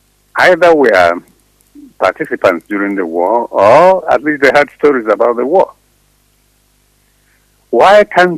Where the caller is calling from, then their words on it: New Jersey, United States; I'm calling from New Jersey, United States.